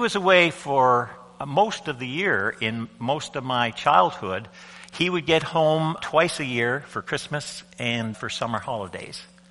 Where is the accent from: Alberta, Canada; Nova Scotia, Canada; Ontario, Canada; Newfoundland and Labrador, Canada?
Nova Scotia, Canada; Cape Breton; I was raised in Cape Breton, Nova Scotia, which is the true island.